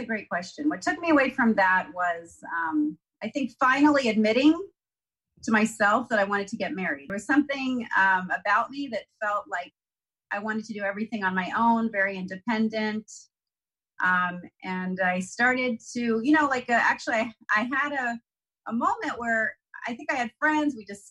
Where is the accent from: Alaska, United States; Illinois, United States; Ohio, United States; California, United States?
California, United States; San Francisco; now in Los Angeles, United States; because I'm originally from the Bay Area, originally San Francisco. And I was telling you yesterday that growing up, I felt like a minority.